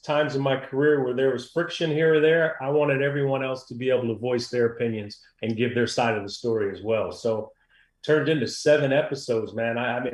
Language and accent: English; Michigan, United States; also born or lived in New Jersey; And, you know, I was born in New Jersey. My grandmother has 14 kids. My mom has 13 brothers and sisters. We used to spend every summer in New Jersey at her house, and she was the big Yankee fan. So that's what made me fall in love with the Yankees. I grew up in Michigan